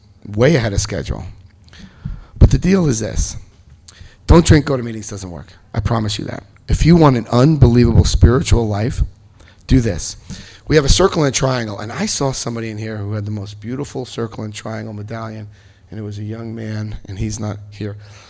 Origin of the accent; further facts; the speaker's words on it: Paterson, New Jersey, United States; now in Wayne, United States; December, I'm in Wayne, New Jersey with my sister. I grew up right outside Patterson.